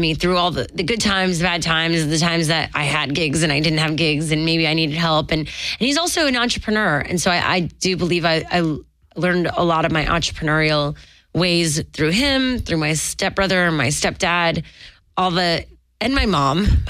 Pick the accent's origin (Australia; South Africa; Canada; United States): Canada; Montreal, Quebec; I'm from Montreal.